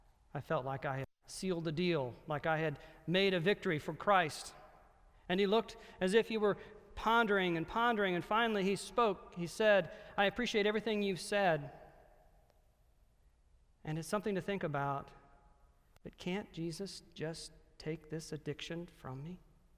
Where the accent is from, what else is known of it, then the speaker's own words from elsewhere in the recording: the South, United States; remember I'm from the South